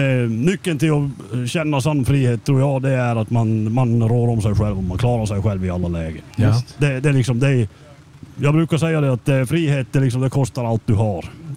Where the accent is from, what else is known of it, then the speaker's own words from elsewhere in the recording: Korpikula, Norrbotten County, Sweden; Sån här forsränning i en fors i hembyn där jag kommer ifrån, Korpikula, precis på där man ser över Finland varje morgon.